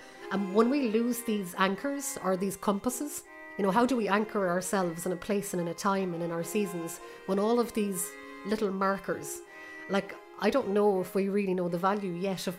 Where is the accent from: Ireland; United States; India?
Ireland; I'm from the Gaeltacht and I speak Irish. I also sing songs in several different languages.